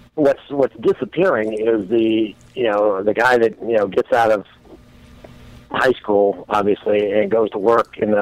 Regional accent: United States; it's just, that's part of being an American.

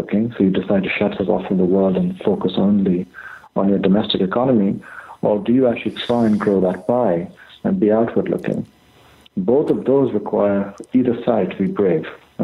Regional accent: India; the gig economy is what I grew up with in India, in effect, in the 1980s.

